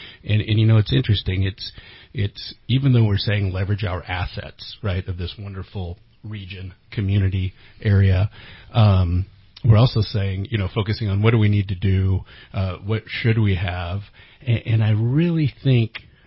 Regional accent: California, United States; I came from the Bay Area, from what they call Silicon Valley.

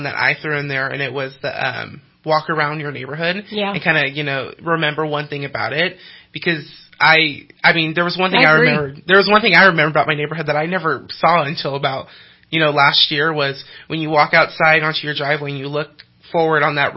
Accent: Cottonwood, California, United States; I grew up in Cottonwood. I've been in Cottonwood for about 17 years. My family is not from here. They're all from the Bay Area, and, you know, they kind of just moved up here because, you know, Lake Shasta

